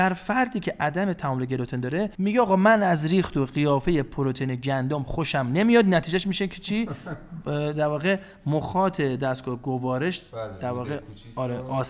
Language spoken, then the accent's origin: Persian; Iran; این زشته که ما ایرانی هستیم، عادت کردیم هر چی که می‌خوایم بخوریم.